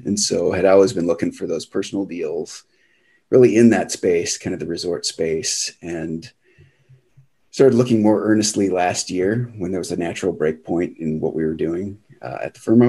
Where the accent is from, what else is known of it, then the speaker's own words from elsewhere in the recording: Duluth, Minnesota, United States; Yeah, so I grew up in Duluth and spent a lot of time with Duluth.